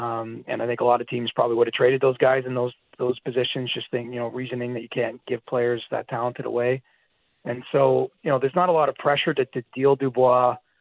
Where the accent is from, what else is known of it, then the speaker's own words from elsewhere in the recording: Canada; And I don't say that just as a Canadian or someone who works for Sportsnet.